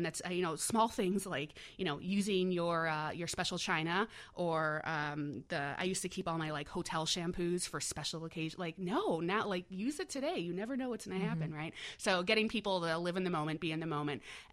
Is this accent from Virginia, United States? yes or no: no; Evanston, Illinois, United States; He was the Northwestern basketball coach. Mm-hmm. When I was growing up in Evanston